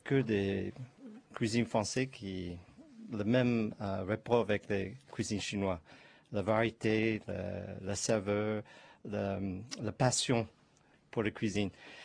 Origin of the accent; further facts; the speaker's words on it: Chicago, Illinois, United States; French is a second language; also born or lived in Arizona; Oui, j'ai grandi à Chicago. Je suis né en Arizona, mais j'ai grandi à Chicago. Je commence à parler anglais quand j'avais 6 ans.